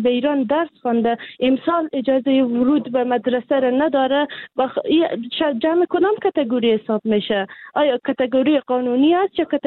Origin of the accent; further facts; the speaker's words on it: Afghanistan; now in Iran; ما به عنوان یک افغان